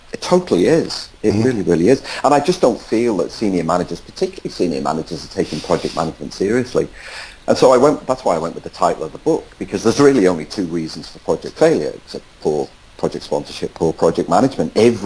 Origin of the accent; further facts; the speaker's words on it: North West England, United Kingdom; accent: Scouse; Sitting down the stage and shouting my excited Scouse accent.